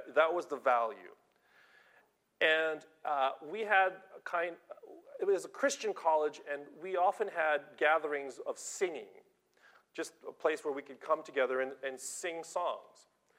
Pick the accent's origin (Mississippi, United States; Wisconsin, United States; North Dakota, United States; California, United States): California, United States; I'm from Southern California, and I went to university in Southern California.